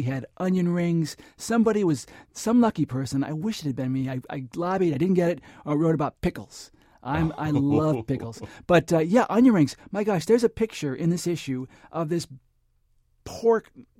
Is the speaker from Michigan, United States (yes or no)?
yes; Detroit, Michigan, United States; also born or lived in Los Angeles; now in Cincinnati, United States; I grew up in Detroit. And so I know the weather. And I would go home to Los Angeles, where I lived for 20 plus years